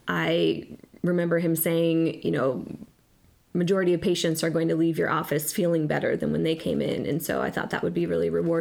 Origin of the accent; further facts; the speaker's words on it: Pella, Iowa, United States; Pella. I went to Pella Community High School there and then grew up, born and raised in Pella.